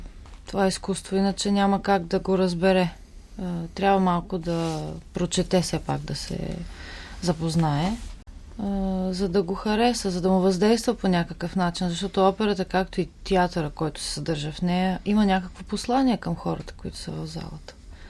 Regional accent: Sliven, Sliven Province, Bulgaria; в Сливен, откъдето съм.

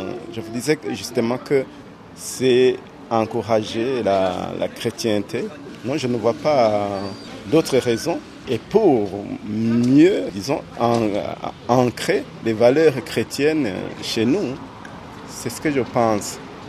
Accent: Burundi; Je suis chrétien, catholique. Je viens du Burundi.

